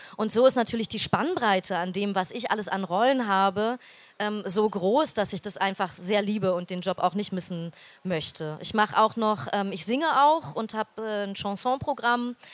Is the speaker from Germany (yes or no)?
yes; Berlin, Germany; also born or lived in Rostock; Deswegen bin ich keine gebürtige Berlinerin, obwohl ich schon immer in Berlin gelebt habe.